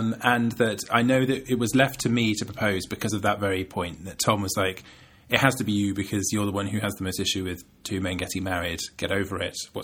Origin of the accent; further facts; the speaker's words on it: United Kingdom; I fumbled the proposal by sort of being really British and male about it